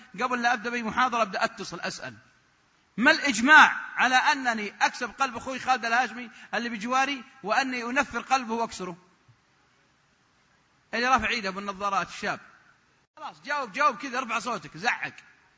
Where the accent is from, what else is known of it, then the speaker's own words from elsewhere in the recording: Saudi Arabia; أنا مرة كنت محاضرة زي كذا عندنا في السعودية